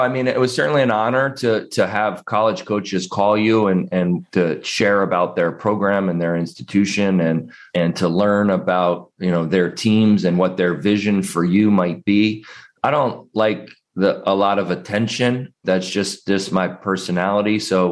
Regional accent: New Jersey, United States; Oh, man, I grew up in the New Jersey side of Philadelphia.

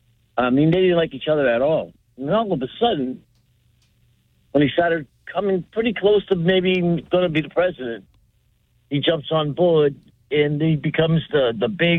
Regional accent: United States; I'm an American. I love my country. I fought for my country.

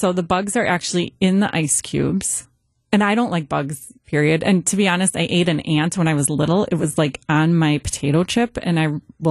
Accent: Wisconsin, United States; It's infused then with beer, cheese, and brats, because we're from Wisconsin.

